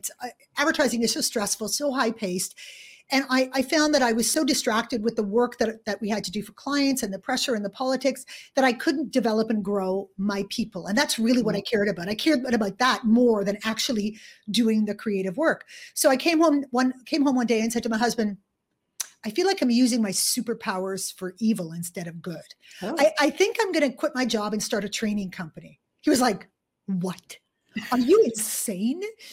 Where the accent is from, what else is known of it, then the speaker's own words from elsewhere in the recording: Canada; moved away as an adult; now in United Kingdom; I moved to the UK from Canada